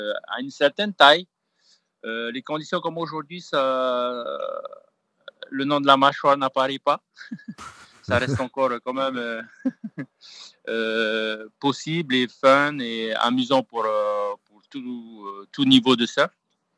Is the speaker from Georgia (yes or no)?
no; French Polynesia; ça a mis un gros boost ici chez nous en Polynésie